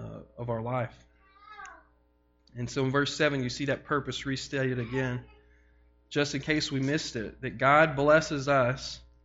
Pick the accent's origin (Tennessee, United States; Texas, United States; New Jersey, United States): Tennessee, United States; Memphis; born there; I was born in Memphis.